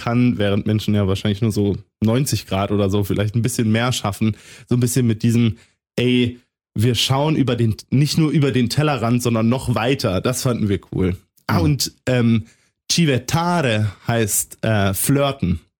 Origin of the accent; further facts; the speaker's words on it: Berlin, Germany; Ich komme aus Berlin